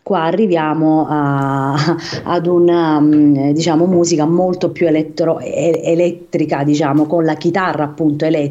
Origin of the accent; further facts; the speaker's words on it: Apulia, Italy; io vengo dal Salento che è una piccola lingua di terra alla fine in mezzo al mare